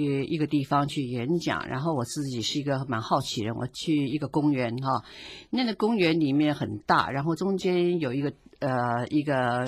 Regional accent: China; 所以我们尤其是我们中国人不太容易去夸赞别人

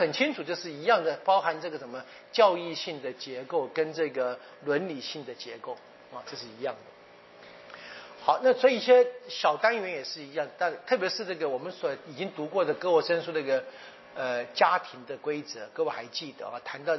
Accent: Taiwan; 但是我觉得对我们台湾人而言应该不太困难啊。

